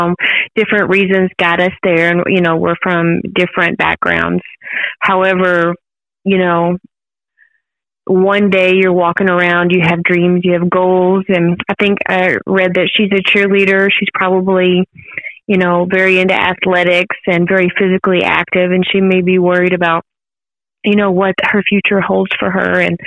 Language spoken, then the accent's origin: English; Oklahoma, United States; there's an amputee girl from my hometown in Oklahoma